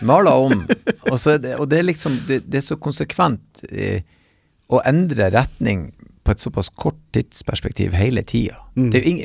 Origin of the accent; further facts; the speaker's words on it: Nordland, Norway; vi er jo nordlendinger. Så når vi er her nede, så er vi nordlendinger. Men når vi er hjemme, Meløy